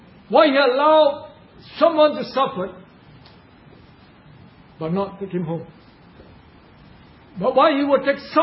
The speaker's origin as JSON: {"language": "English", "country": "Philippines", "said": "Let me know, I'm Filipino, but I say hello, hello."}